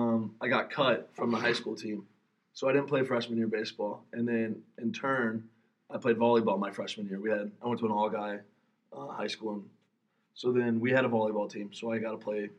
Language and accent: English; Kentucky, United States; also born or lived in Cincinnati; So I was born in Cincinnati, grew up in Northern Kentucky.